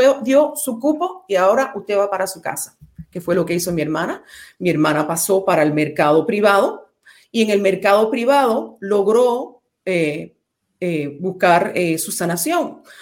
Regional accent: Miami, Florida, United States; Yo soy hija de este distrito. Yo nací y fui criada en este distrito. Nací en Alapata, he vivido aquí en South Miami, disfruto Coral Gables, la pequeña Habana, todo lo que incumbe este distrito.

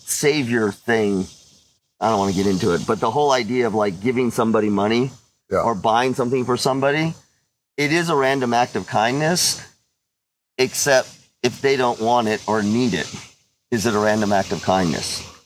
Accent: West Coast, United States; So, you know, I'm from the West Coast.

